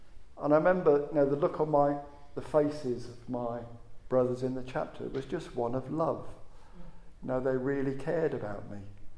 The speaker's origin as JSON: {"language": "English", "region": "England", "country": "United Kingdom", "said": "You know, we're all English."}